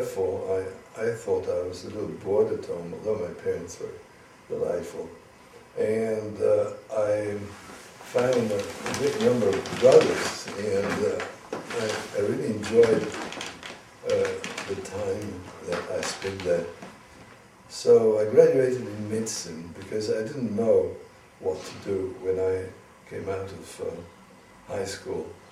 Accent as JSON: {"language": "English", "town": "Turin", "region": "Piedmont", "country": "Italy", "tie": "born or raised there", "also_born_or_lived": "Genoa", "said": "I was born in Italy, in Genova, in 1922, which is a long time ago. And I didn't stay long in Genova because my father then moved, my family moved to Torino, and I did all my schools in Torino"}